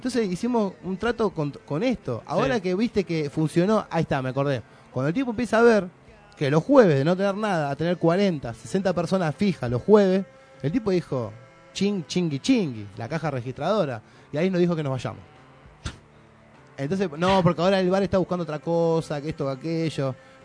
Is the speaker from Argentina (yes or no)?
yes; Argentina; Porque de última somos argentinos, vivimos acá.